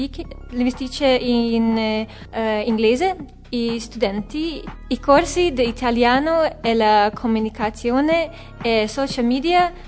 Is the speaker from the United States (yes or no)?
no; Heves, Hungary; Italian is a second language; moved away as an adult; also born or lived in London; Vengo da Ungheria, da una piccola città chiamata Heves. Gli ultimi 7 anni stavo in UK, a Londra, mentre studiavo l'architettura.